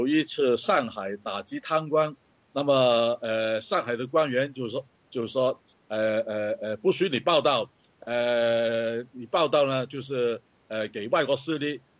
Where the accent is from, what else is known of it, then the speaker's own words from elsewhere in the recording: Hong Kong; 那么当然当我们香港人受到你这个中共这么庞大的这个专政体制来打压的时候